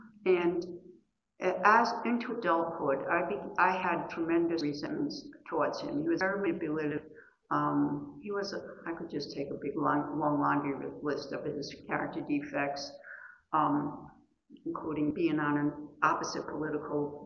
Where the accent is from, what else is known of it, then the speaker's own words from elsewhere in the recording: Rhode Island, United States; I come from Rhode Island in the USA.